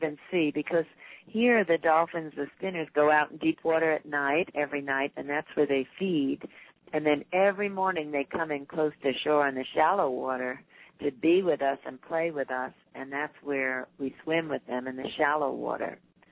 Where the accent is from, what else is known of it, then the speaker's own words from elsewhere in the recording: New Jersey, United States; now in Hawaii, United States; Well, I grew up in New Jersey, and the Atlantic Ocean was pretty rough there. And moving to Hawaii made all the difference because the water is calm.